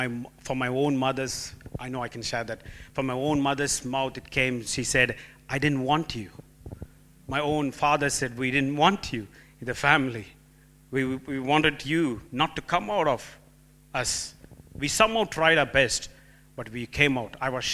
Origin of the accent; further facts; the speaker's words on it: India; English is a second language; I used to tell to God, because being Indian, I bribe God itself.